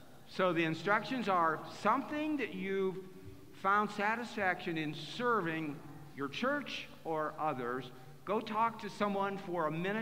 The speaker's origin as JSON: {"language": "English", "region": "Illinois", "country": "United States", "said": "Hey, we're from Illinois. We're not used to these cold temperatures."}